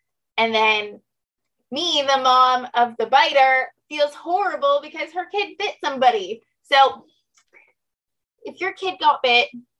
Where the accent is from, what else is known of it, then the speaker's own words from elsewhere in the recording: Windsor, Ontario, Canada; So pretty much American Thanksgiving just in Canada.